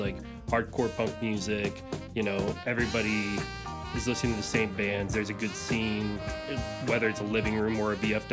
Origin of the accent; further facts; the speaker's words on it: Indiana, United States; You can blame me, I'm from Indiana.